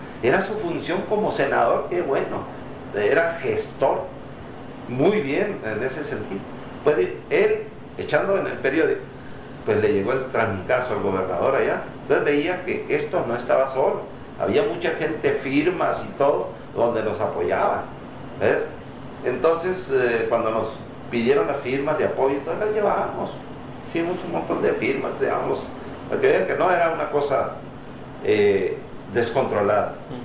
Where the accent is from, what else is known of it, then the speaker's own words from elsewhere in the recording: Santo Tomás, Baja California, Mexico; Yo soy originario de Santo Tomás, de un rancho. No terminé mi primaria por condiciones de la... Mira, no había más de cuarto año.